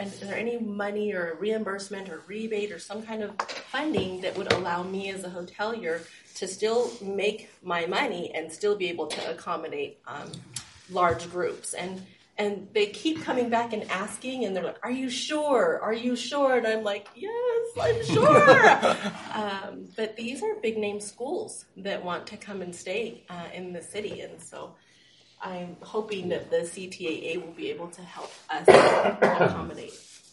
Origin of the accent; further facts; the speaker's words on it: Salt Lake City, Utah, United States; even though I came from Salt Lake City downtown and worked there before as well.